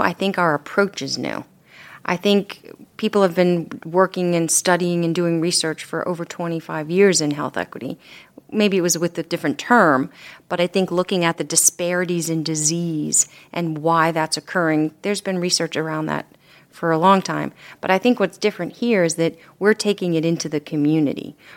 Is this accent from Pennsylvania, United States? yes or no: no; Boston, Massachusetts, United States; I grew up in Boston, and I grew up in a poor family, a family that really didn't have much.